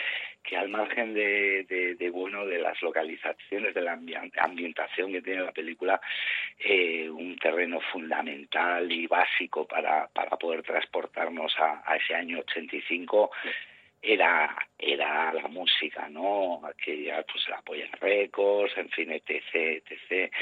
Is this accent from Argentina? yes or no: no; Arrasate-Mondragón, Basque Country, Spain; volver a esas calles, ¿no?, donde yo crecí, en Arrasate Mondragón